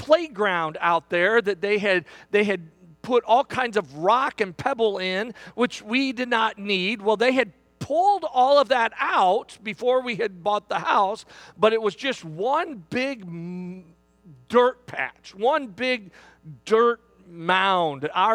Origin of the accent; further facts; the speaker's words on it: St. Louis, Missouri, United States; In fact, I grew up here in St. Louis.